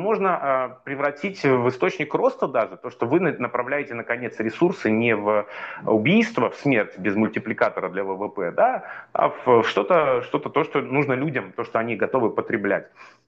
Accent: Arkhangelsk Oblast, Russia; Я родом из Архангельской области, у меня там был дом в Устьянском районе, там крупнейшая устьянская лесопромышленная компания.

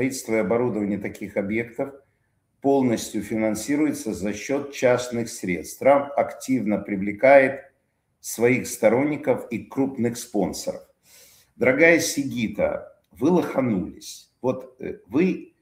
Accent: Russia; я тоже россиянин, но во мне этого нет

